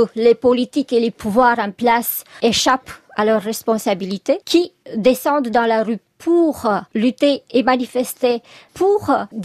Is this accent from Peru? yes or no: no; Iași, Iași County, Romania; French is a second language; Non, je suis de Iași